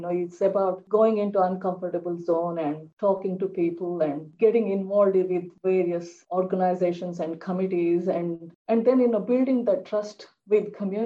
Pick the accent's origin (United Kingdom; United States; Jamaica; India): India; English is a second language; now in Australia; as an Indian migrant woman, grew up in India, I witnessed much social disadvantage